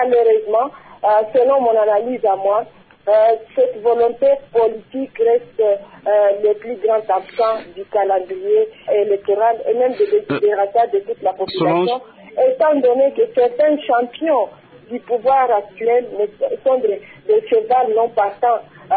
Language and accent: French; DR Congo; nos ambitions en tant que Congolais et Congolaises